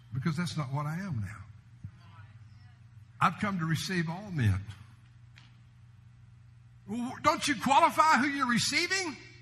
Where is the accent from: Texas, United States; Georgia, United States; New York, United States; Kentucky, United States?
Texas, United States; I mean, I grew up in West Texas.